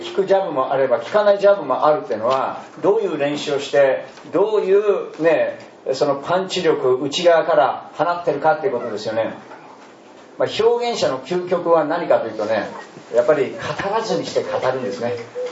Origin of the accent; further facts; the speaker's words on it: Osaka, Japan; やっぱり大阪俺も出身なんで、どうしても吉本興業のノリが出たんですよ。